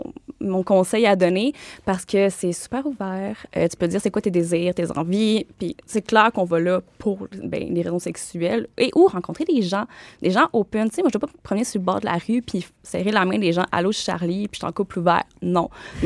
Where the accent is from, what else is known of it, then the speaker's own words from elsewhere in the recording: Saint-Jérôme, Quebec, Canada; Saint-Jérôme.